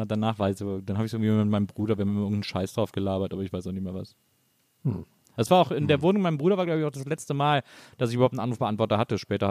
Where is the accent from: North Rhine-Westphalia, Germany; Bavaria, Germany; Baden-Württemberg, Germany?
North Rhine-Westphalia, Germany; Cologne; das sage ich als Kölner, ist eigentlich das Schönste, aus Köln wegzuziehen